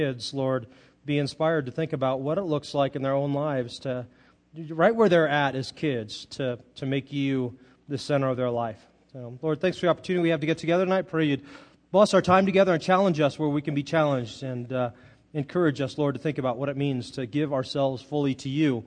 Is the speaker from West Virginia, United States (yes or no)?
no; Monterey, California, United States; I'm from Monterey, and I don't like seagulls